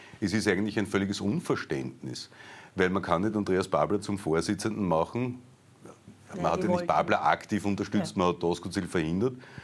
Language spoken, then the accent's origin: German; Styria, Austria; born there; weil ich bin in der Steiermark geboren, ich lebe in Niederösterreich und in Wien.